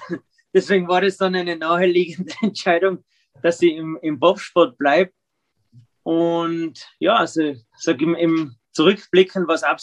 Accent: Tyrol, Austria; also ich habe natürlich als kleines Kind in Österreich, in Tirol, da musst du Ski fahren.

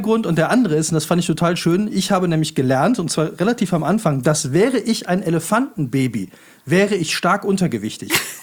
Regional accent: Rhineland, Germany; Ich als Rheinländer komme dann auch noch mit.

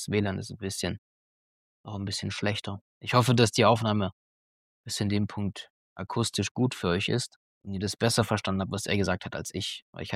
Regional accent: Leipzig, Saxony, Germany; ich bin aus Leipzig

